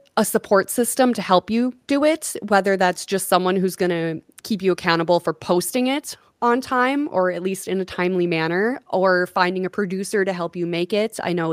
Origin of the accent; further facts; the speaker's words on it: Long Prairie, Minnesota, United States; growing up in Long Prairie, we have a drive-in theater. It's one of the last few remaining in the state.